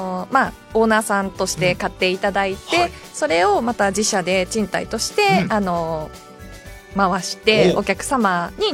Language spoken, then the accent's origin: Japanese; Kitakyushu, Fukuoka, Japan; そうですね、もう生まれも育ちもと言いますか